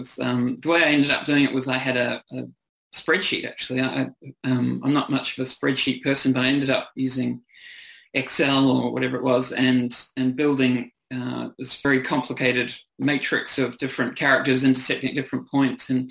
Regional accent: New Zealand; moved away as an adult; now in Australia; because I'm a New Zealander, so I have I moved over here in my early 20s

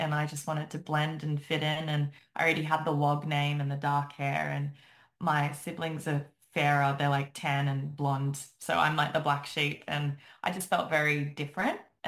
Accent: Wollongong, New South Wales, Australia; I grew up in Wollongong, which is a much smaller regional place and has much more, we'll say, like, was less open-minded than a place like Sydney would have been

